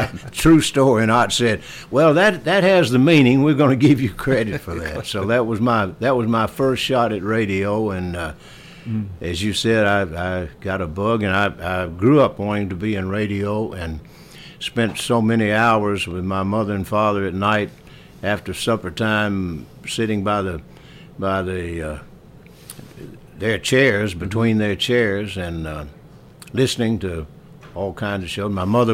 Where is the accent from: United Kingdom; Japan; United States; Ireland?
United States; Nashville, Tennessee; also born or lived in Rutherford County; And so I grew up. I was born right here in Rutherford County. And we moved to Nashville, and so I grew up in Nashville.